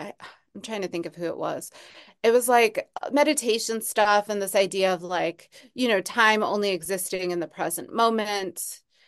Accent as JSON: {"language": "English", "region": "Northeast", "country": "United States", "said": "I'm from the Northeast, so like the seasonal markers that I had relied on to like mark time aren't really there."}